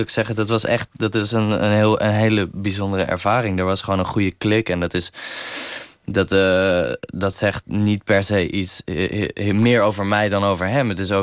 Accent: South Holland, Netherlands; Ik kwam uit de buurt van Rotterdam en ik zat in Rotterdam op een jeugdtheaterschool. En ik was 14

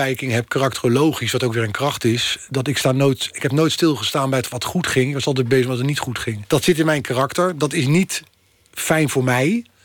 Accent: The Hague, South Holland, Netherlands; mijn hart zit wel als Hagenees en vanuit mijn familie verweven bij de club.

